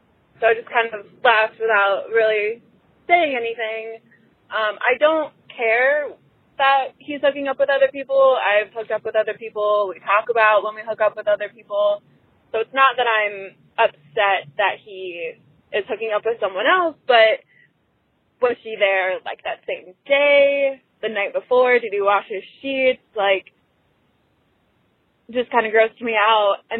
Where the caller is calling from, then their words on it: Chicago, Illinois, United States; I'm 26. I'm calling from Chicago.